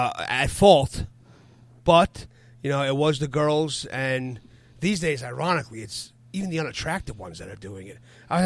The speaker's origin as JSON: {"language": "English", "town": "Bronx", "region": "New York", "country": "United States", "said": "I was from the Bronx."}